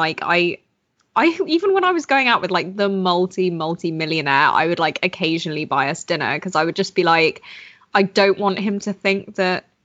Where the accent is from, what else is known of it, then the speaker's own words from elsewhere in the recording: United Kingdom; because we're so British about money